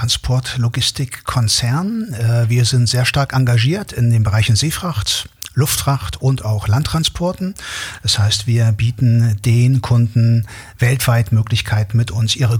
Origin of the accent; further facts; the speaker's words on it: Hamburg, Germany; Sag ich jetzt mal als Hamburger.